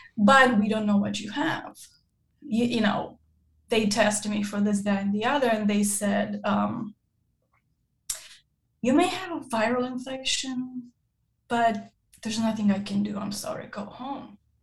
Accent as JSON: {"language": "English", "country": "Romania", "tie": "born or raised there", "said": "I come from rough, tough kind of background. I grew up in Romania and I grew up more the oldest of 12."}